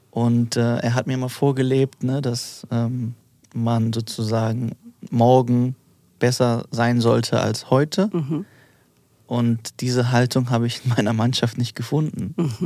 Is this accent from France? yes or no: no; Hamburg, Germany; Und ich bin in der Schanze groß geworden, auf St. Pauli groß geworden.